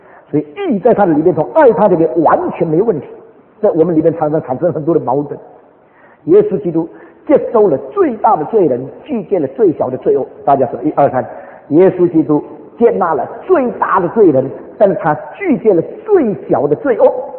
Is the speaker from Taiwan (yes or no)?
no; China; 我们中国人就讲严父慈母，你看到没有？